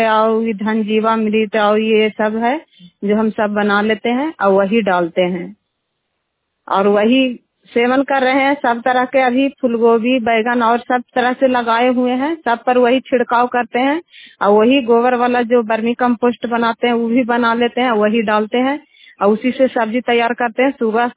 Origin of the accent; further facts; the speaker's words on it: Bhadrudih, Bihar, India; घर भद्रुडीह है, हम नालंदा जिला से हैं।